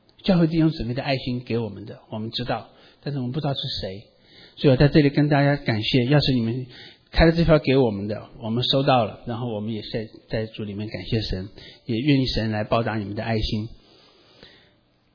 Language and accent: Chinese; Wuxi, Jiangsu, China; 去无锡我老家